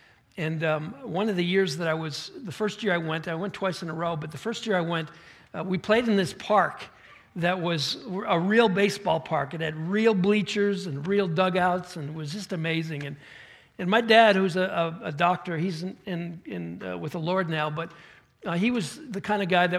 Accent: Northeast, United States; Now, I grew up in the Northeast, and, you know, snow is in my backyard.

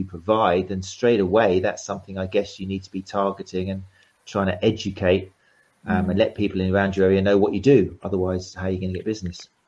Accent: Brighton, South East England, United Kingdom; I'm from Brighton

